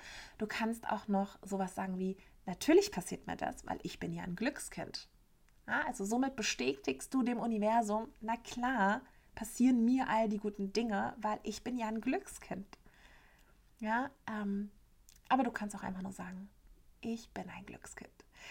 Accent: Berlin, Germany; Bei uns in Berlin sind es ja die Schrippen.

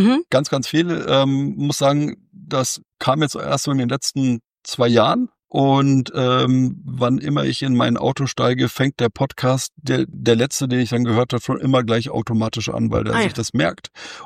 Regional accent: Hesse, Germany; jetzt komme ich aus dem Hessischen

